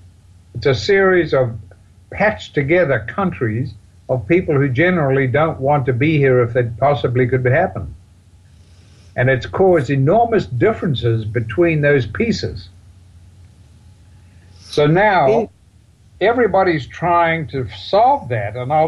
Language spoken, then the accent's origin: English; Australia; As an Australian, if you want to talk about it, you're talking about another country.